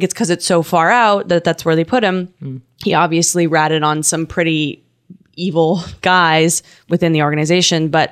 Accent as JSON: {"language": "English", "town": "Vancouver", "region": "British Columbia", "country": "Canada", "said": "I'm from Vancouver. Vancouver is a port city for drug imports coming from Asia mostly."}